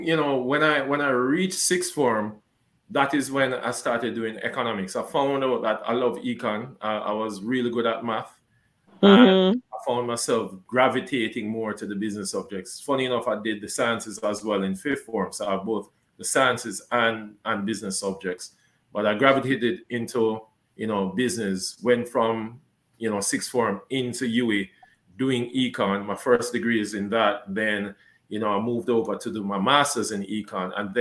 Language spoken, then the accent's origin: English; Kingston, Jamaica; also born or lived in St. Ann; So I was born in Kingston, grew up in Kingston, off Riddles Road. I spent a lot of my time in St. Anne with my grandparents.